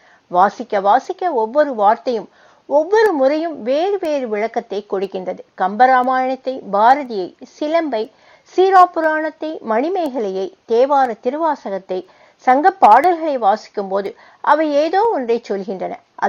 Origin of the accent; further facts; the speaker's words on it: Chennai, Tamil Nadu, India; first language Urdu; Tamil is a second language; நான் பிறந்து வளர்ந்தது சென்னை மீர்சாஹி பேட்டையில். பள்ளி கல்லூரி படிப்பு எல்லாம் அங்குதான். வீட்டில் அனைவரும் உருது பேசுவார்கள். வீட்டுச் சூழலால் உருது மொழியும், எனது மார்க்கச் சூழலால் அரபியும், சமூக சூழலால் நானாக தேடி பெற்றுக் கொண்டதாக ஹிந்தியும் அமைந்தது.